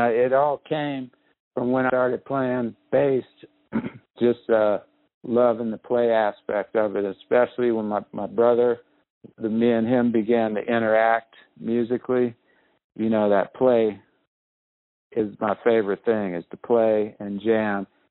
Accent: California, United States; the experience of reality of growing up in South Central. And one of my first images was the military with guns in South Central in my neighborhood, like right down the street from me.

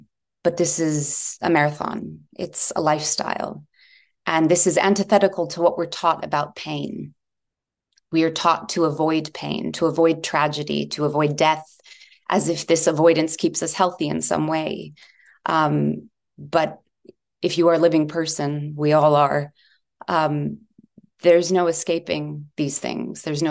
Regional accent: United States; But from a very early age, I grew up in the United States.

